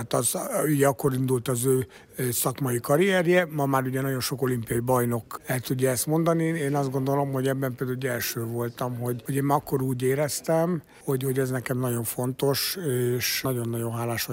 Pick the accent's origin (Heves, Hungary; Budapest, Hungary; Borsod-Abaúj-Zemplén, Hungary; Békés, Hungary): Budapest, Hungary; ugye Margit-szigeten nőttem föl